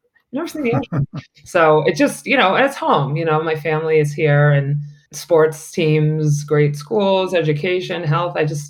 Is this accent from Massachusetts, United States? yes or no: yes; Northborough, Massachusetts, United States; also born or lived in Fort Lauderdale, United States / Naples, United States; I grew up in Northborough and went to high school and college in Massachusetts, but ended up in Florida.